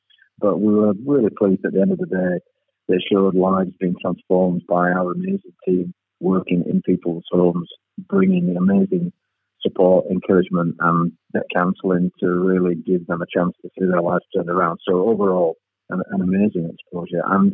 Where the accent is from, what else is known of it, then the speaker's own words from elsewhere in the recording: Bradford, Yorkshire and the Humber, United Kingdom; start helping a few people in my hometown of Bradford.